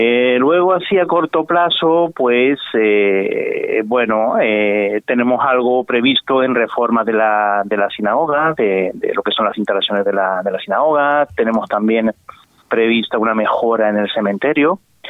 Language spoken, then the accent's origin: Spanish; Casablanca, Casablanca-Settat, Morocco; Bueno, yo soy de Casablanca, yo soy de Marruecos.